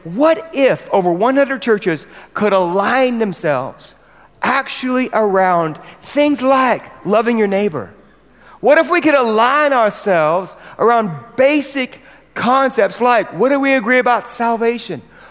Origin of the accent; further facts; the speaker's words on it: United States; accent: American; I don't say this word well at all. It's my American accent, mirroring.